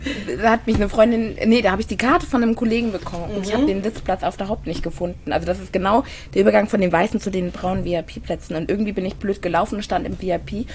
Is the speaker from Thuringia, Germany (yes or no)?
no; Fulda, Hesse, Germany; also born or lived in Mainz; Achso, ich stamme aus Fulda. Und habe da vorher in Mainz studiert und gelebt